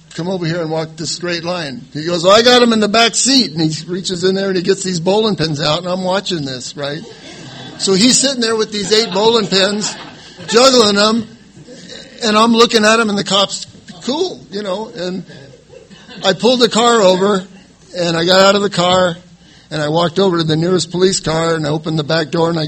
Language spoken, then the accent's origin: English; San Diego, California, United States; I was born in San Diego. My dad was in the Navy. I was born at the Navy Hospital. And we moved around a lot, but he always tried to get stationed back here, and I spent most of grade school and high school in San Diego.